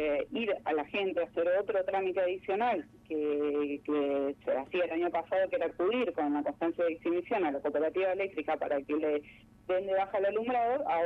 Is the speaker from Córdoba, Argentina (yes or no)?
no; Villa Urquiza, Buenos Aires, Argentina; Sí, yo soy de Urquiza.